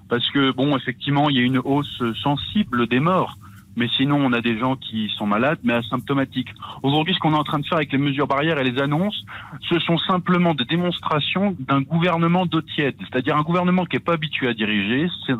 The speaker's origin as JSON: {"language": "French", "town": "Caen", "region": "Normandy", "country": "France", "said": "La foire de Caen, moi je suis de Caen, il y a une foire internationale où il y a tous les artisans de ma ville qui viennent"}